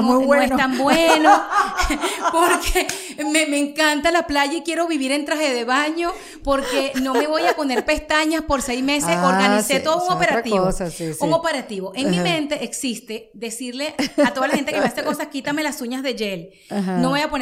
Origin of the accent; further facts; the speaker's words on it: Caracas, Capital District, Venezuela; yo me crié en los Jardines del Valle, ¿no? Uh-huh. En Venezuela, en la parte oeste de la ciudad, en la capital